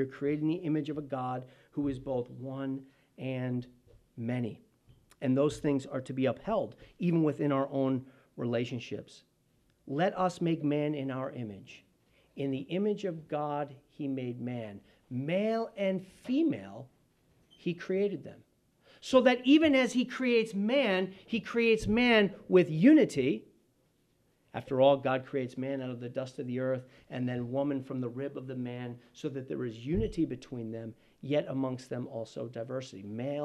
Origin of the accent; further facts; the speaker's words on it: Pine Bush, New York, United States; you couldn't get more different than, for me, a little kid growing up in Pine Bush, New York.